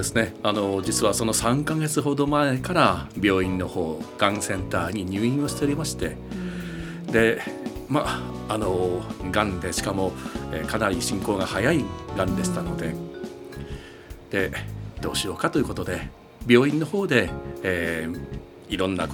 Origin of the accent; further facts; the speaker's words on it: Hokkaido, Japan; now in Akashi, Japan; 北海道出身なんですね。すいません、今は兵庫県明石に住んでおります